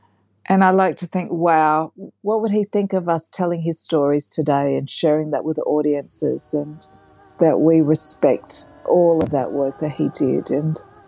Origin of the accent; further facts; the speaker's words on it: South Australia, Australia; I grew up in South Australia.